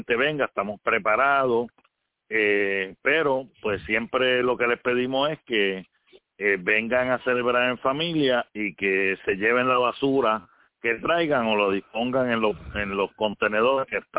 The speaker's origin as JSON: {"language": "Spanish", "country": "Puerto Rico", "said": "Somos familias puertorriqueñas sirviendo a otras familias del mundo."}